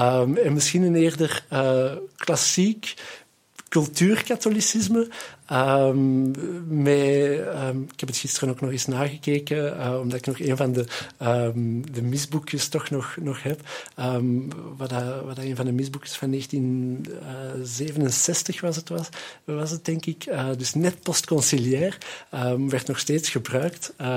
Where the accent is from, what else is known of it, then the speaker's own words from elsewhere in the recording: Wijnegem, Antwerp, Belgium; ik ben van Weinigem, ik zal het misschien even concreet maken. Ik ben van Weinigem in het Antwerpse.